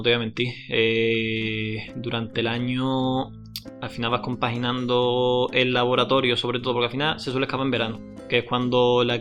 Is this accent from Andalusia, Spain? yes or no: yes; Algeciras, Andalusia, Spain; Y seguramente lo lleve para mi tierra. Algo relacionado con Algeciras, el campo de Gibraltar, lo que se pueda.